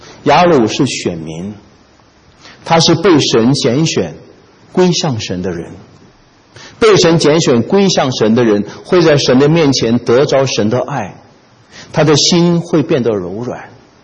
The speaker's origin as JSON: {"language": "Chinese", "region": "Fujian", "country": "China", "said": "我们在福建人说呢，生儿子是名气，生女儿是福气。这个我们中国人也说女儿是小棉袄啊。"}